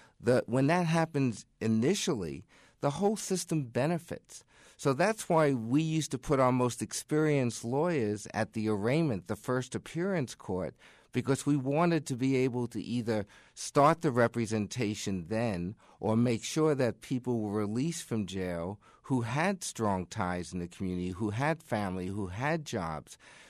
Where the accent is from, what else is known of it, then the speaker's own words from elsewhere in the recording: New York City, New York, United States; I come from New York City, where we had about 450 lawyers to cover the five boroughs.